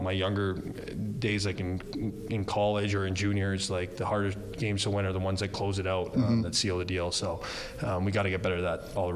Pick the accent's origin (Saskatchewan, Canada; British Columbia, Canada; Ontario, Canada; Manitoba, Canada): Ontario, Canada; Toronto; I'm from Toronto, so there's a lot of hockey fans back in my hometown.